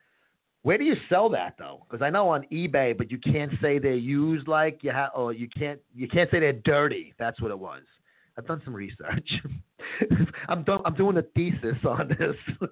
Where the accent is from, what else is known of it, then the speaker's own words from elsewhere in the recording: Brooklyn, New York, United States; From my old part of town, Brooklyn. He's from Sheepshead Bay, though. I was from Bensonhurst. I lived near Sheepshead Bay at one time